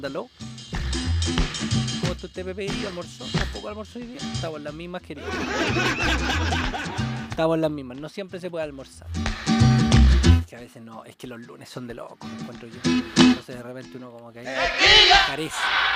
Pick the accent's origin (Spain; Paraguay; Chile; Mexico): Chile; Yo soy un chileno tradicional.